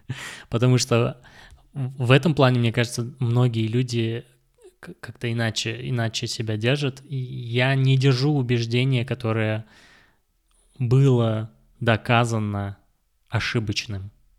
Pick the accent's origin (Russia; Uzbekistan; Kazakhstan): Uzbekistan; born there; first language Kazakh; Russian is a second language; казахский — это мой родной язык. Хотя я родился в Узбекистане, давайте быть справедливым. Справедливым, я 15 лет прожил в Узбекистане, не находясь вот в обществе большом количестве, среди большого количества казахоязычных людей